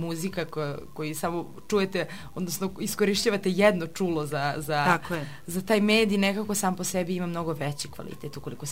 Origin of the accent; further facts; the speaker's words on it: Kraljevo, Šumadija and Western Serbia, Serbia; now in Kosovska Mitrovica; ja i obzirom da nisam iz Kosovske Mitrovice, iz Kraljeva sam, ovde stanujem u studentskom domu